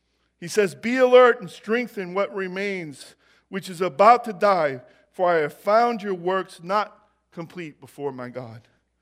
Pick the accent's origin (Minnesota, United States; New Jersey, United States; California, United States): California, United States; Jackson; And that's where I grew up. Jackson is my hometown. I mean, I ran all over those hills.